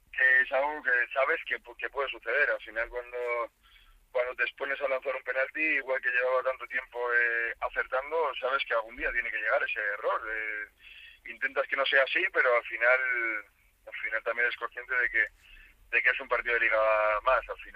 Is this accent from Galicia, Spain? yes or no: no; Tres Cantos, Community of Madrid, Spain; tengo la suerte de estar en la ciudad de donde soy. Yo soy madrileño, soy tricantino, como bien has dicho, entonces es verdad que aquí ya tengo mi vida hecha.